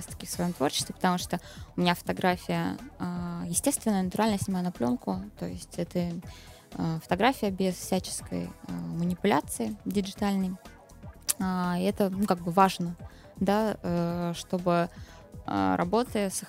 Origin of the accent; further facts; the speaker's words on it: Russia; Если где-то сидишь в Европе и русские, то ты, ой, давай потише, чтобы не заметили, что мы тоже из России.